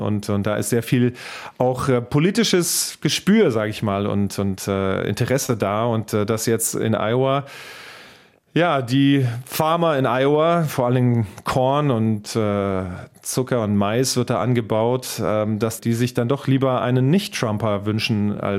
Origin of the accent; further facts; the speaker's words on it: Hesse, Germany; wie der Fluss, die Lahn im Hessischen, meiner Heimat.